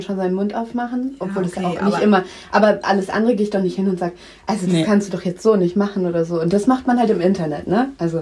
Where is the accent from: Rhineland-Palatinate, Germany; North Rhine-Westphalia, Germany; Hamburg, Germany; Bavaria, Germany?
Hamburg, Germany; Aber ich komme auch aus Hamburg.